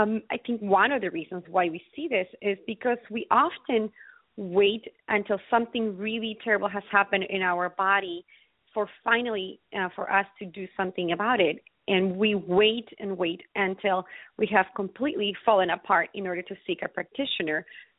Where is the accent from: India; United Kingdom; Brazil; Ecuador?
Ecuador; now in United States; originally, I come from Ecuador, South America. So I've been here in the United States for the last 17 years.